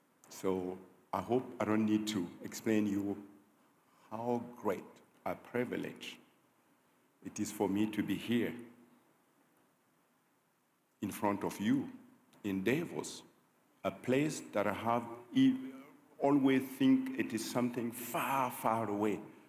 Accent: Gando, Burkina Faso; I was born in Burkina Faso, in a little village called Gando. When I was a kid, we had no access to clean drinking water. We had no electricity. and no healthcare facilities and no school.

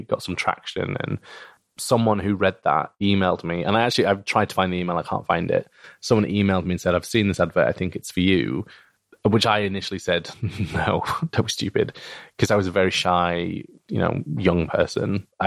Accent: Bradford, Yorkshire and the Humber, United Kingdom; because I grew up in Bradford, and I don't really have a strong Yorkshire or Bradford accent

